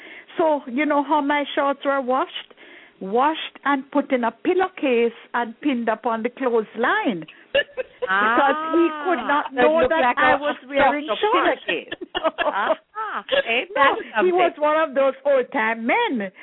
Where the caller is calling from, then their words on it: Delray Beach, Florida, United States; I'm calling from Lake Delray in Florida. Delray Beach in Florida.